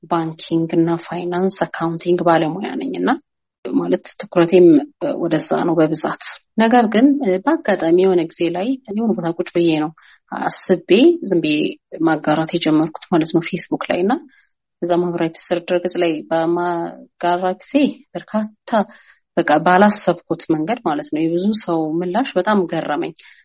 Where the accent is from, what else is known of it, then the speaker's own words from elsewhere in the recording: Debre Birhan, Amhara, Ethiopia; እኔ ደብረብርሃን ተወልጄ ነው ያደግኩት። የመጀመሪያ ድረስ ከሃይ ስኩል ደብረብርሃን ነው ያጠናቀቅኩት።